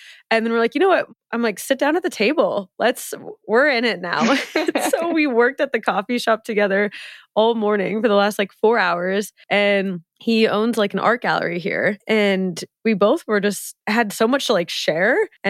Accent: Nebraska, United States; Because when I travel and I tell people I'm from Nebraska, they start … as if it's my name and are like so intrigued.

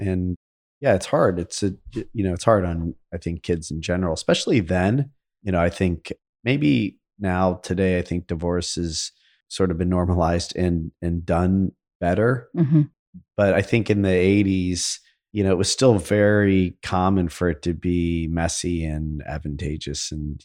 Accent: Akron, Ohio, United States; also born or lived in Columbus; we moved from Akron, Ohio to Columbus, Ohio. It was difficult

